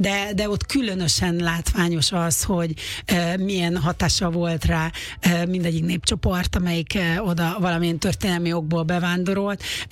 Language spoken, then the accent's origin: Hungarian; Hungary; moved away as an adult; Magyar vagyok, és az is maradtam.